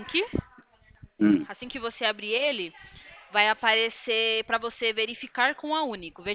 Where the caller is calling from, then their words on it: São Roque, São Paulo, Brazil; A gente fica aqui em São Roque, no interior de São Paulo.